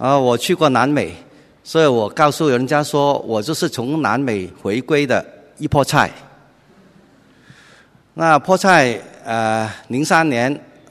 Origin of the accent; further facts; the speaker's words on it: Tsuen Wan, New Territories, Hong Kong; also born or lived in South America; 我是来自荃湾的